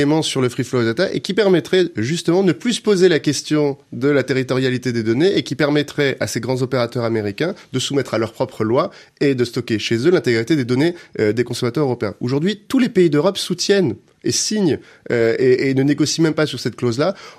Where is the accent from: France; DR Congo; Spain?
France; on est français